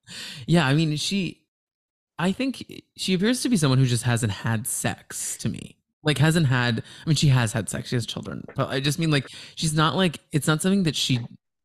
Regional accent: Texas, United States; we had like neighbors who would like take us there with their kids, like for like dinner on Sunday growing up in Texas.

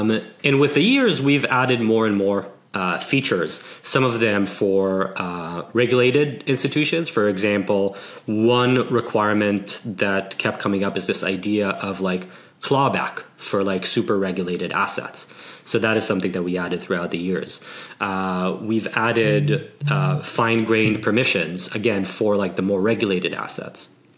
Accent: Israel; moved away as an adult; So I'm originally from Israel and I worked on a few consumer startups back in the day

